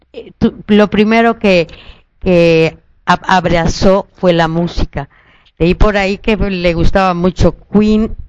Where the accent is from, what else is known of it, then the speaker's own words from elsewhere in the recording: Mexico; seguimos siendo me los mexicanos fuertes y con ganas de salir adelante.